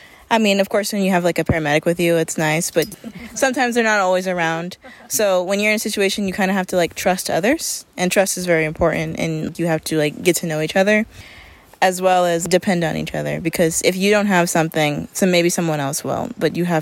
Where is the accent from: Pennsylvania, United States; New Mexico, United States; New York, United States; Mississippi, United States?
New Mexico, United States; Las Cruces; Where we are from Las Cruces, there's a lot of importance around the Rio Grande River